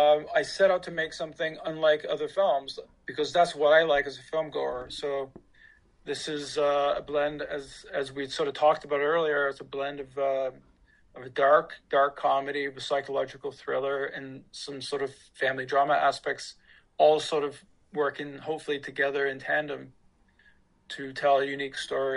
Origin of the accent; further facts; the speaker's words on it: Halifax, Nova Scotia, Canada; Halifax sort of worked for us because A, we shot it there. B, we're from there